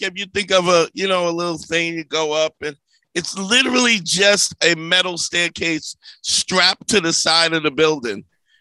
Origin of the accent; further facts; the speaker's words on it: Brooklyn, New York, United States; I mean, I grew up in Brooklyn in the 80s.